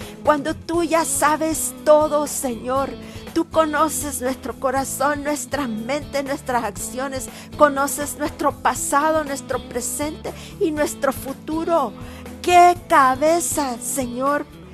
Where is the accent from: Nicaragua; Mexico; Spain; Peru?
Nicaragua; sobre todo mi tierra natal, Nicaragua